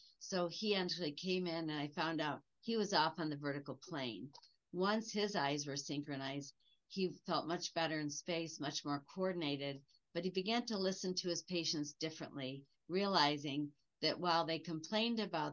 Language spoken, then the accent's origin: English; Detroit, Michigan, United States; here we're from the Motor City in Detroit, right? We're all about automobiles.